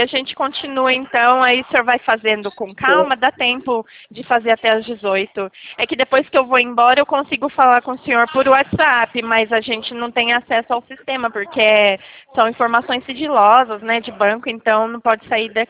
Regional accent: São Paulo, Brazil; now in Campinas, Brazil; Eu, na verdade, sou de São Paulo, moro em Campinas, mas trabalho aqui em Sumaré.

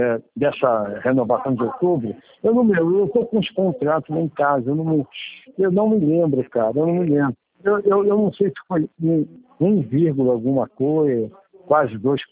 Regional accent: Rio de Janeiro, Brazil; Eu sou do Rio, eu moro e trabalho aqui, mas eu sou do Rio.

